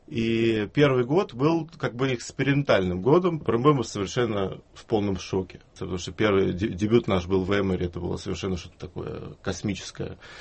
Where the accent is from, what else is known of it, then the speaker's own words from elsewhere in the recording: Russia; Ну, я родился в России, я жил в России, был иностранцем и в России, и в Сирии.